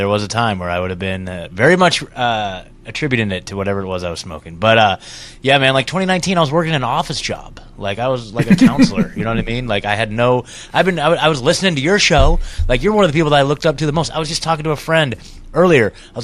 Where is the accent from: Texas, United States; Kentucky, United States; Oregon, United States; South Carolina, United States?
Oregon, United States; I grew up outside of Portland, like an hour outside of like downtown Portland.